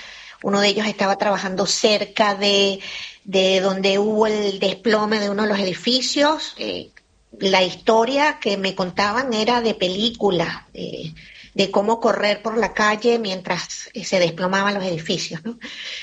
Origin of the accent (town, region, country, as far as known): Mérida, Venezuela